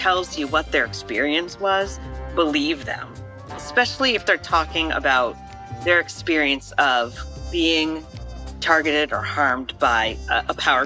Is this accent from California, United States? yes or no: no; New Hampshire, United States; I grew up in New Hampshire and I have family here and luckily I like them.